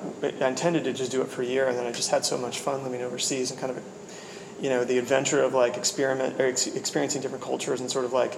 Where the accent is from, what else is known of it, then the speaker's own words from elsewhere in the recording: Washington, United States; So I grew up in Washington, and so you know, as I was growing up, began to appreciate Microsoft's influence